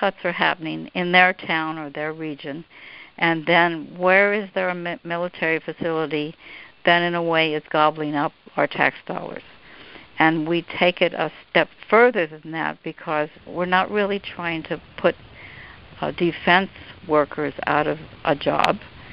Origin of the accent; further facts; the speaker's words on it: Northampton, Massachusetts, United States; in my hometown here of Northampton, Massachusetts